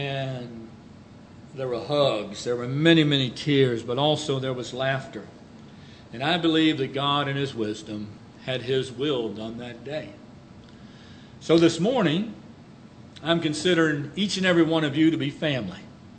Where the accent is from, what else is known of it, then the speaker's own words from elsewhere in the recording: Alexandria, Virginia, United States; I was born in Alexandria, Virginia. I went to school in the Fairfax County school system. I know you're shocked I'm going to school, but Bob's heard an amen over on his way out. But I've been in this area my whole life